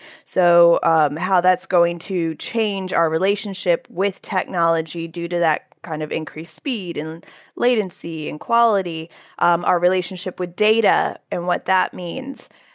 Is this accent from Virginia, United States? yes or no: yes; Fairfax, Virginia, United States; moved away as an adult; also born or lived in Pittsburgh / Manhattan / China; now in United Kingdom; I was born in Pittsburgh, but raised in Fairfax, Virginia, right outside Washington, D.C. And then I went to college in Manhattan, and then I moved to China